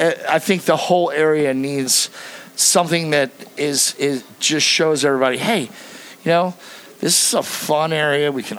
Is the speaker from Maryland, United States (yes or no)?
yes; Rock Hall, Maryland, United States; I grew up in Rock Hall.